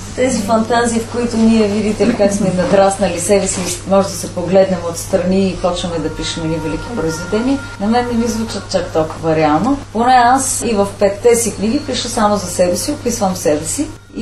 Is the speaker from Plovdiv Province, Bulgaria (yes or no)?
no; Pleven, Pleven Province, Bulgaria; also born or lived in Paris / Sofia / Moscow; Аз съм живела 5 години в Париж като студентка, след това в София, след това в Париж, а всъщност съм от Плевен.